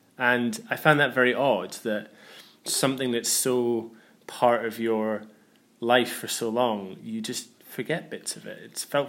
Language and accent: English; Northeast, United States; Even me growing up in the Northeast, we had bits of that with like these very small valleys, but all next to each other.